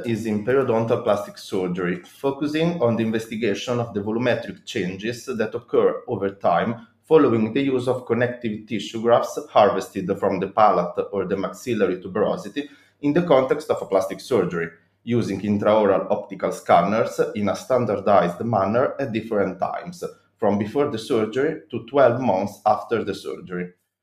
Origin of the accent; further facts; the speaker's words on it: Ancona, Marche, Italy; English is a second language; now in Bologna, Italy; I'm 29 years old and I'm from Ancona. I moved to Bologna back in 2014 to study dentistry.